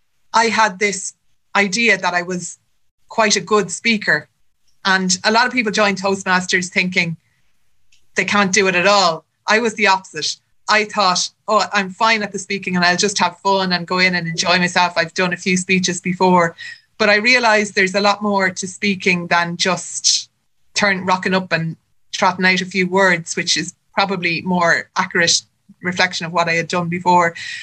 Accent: Dublin, Leinster, Ireland; because I'm from Clontarf in Dublin, and that's my local club.

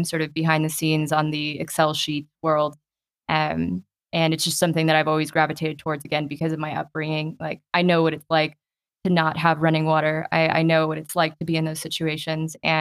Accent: Mexico; now in United States; So once I moved from Mexico to the US, it was sort of natural that I gravitated towards musicians.

